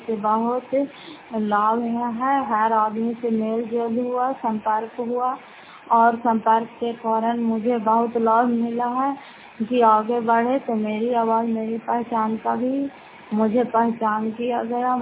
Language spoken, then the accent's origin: Hindi; Fatehpur, Bihar, India; घर फतेहपुर, पंचायत मकरौता, जिला नालंदा, त्रासदा ब्लॉक की निवासी हूँ।